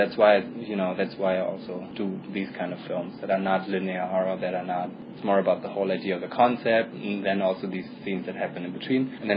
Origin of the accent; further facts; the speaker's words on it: Germany; Like growing up in Germany, we had like a lot of movies from America